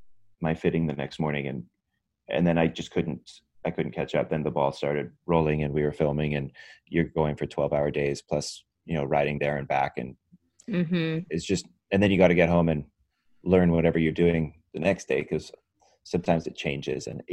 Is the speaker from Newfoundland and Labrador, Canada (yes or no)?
no; Vancouver, British Columbia, Canada; And so I was familiar with it because it shot in my hometown.